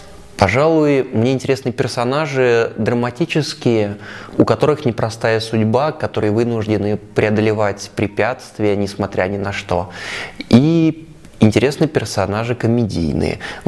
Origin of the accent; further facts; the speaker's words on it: Moscow, Russia; Мне 30 лет, я родился и вырос в Москве.